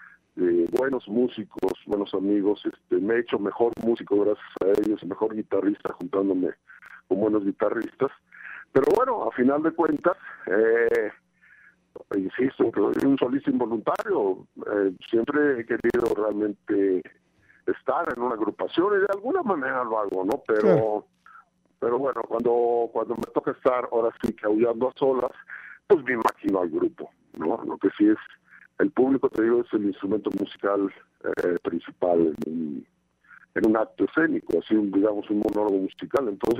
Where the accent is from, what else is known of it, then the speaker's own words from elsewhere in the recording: Matamoros, Tamaulipas, Mexico; born there; Todos nacimos en Matamoros, unos en la calle Matamoros de Analco, y otros, uh-huh, en el Real y Pontificio Matamoros, Tamaulipas.